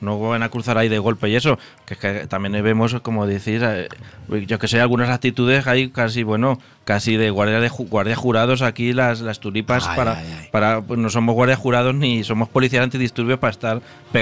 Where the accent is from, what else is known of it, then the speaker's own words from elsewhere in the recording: Cuenca, Castilla-La Mancha, Spain; Y además nosotros es que somos de Cuenca